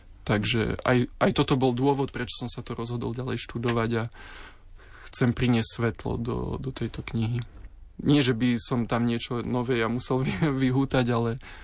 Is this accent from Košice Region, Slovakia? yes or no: no; Martin, Žilina Region, Slovakia; Pochádzam z Martina, ktorý predtým patril do Banskobystrickej diecézy, ale potom vlastne po prerozdelení diecéz som pripadol do Žilinskej diecézy.